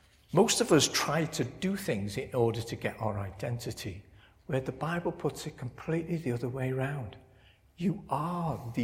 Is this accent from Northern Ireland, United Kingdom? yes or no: no; Liverpool, North West England, United Kingdom; born there; But I was born in Liverpool with the White Ways, that's me.